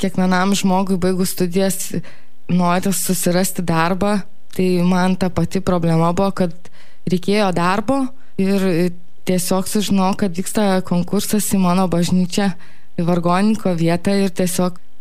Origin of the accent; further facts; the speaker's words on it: Mažeikiai, Telšiai County, Lithuania; born there; Pati aš esu gimus Mažeikiuose.